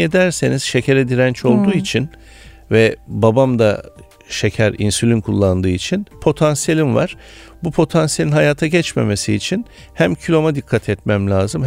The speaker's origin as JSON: {"language": "Turkish", "region": "Mersin", "country": "Turkey", "said": "Biz Mersinliyim ben. Evet. Babam bize haftada en az iki kere balık yedirdi."}